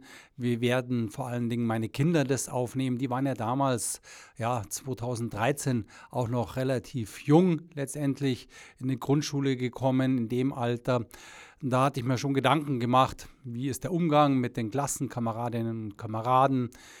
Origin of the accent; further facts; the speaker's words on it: Unterschleißheim, Bavaria, Germany; auf dieses Amt für meine Heimatstadt Unterschleißheim was zu tun